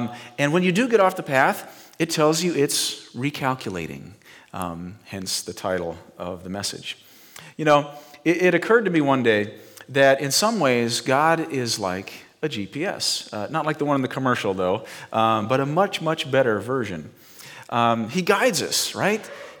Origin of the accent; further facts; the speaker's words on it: Nebraska, United States; I said, dude, I can't help you. I'm from Nebraska. You know, you can't get lost in Nebraska.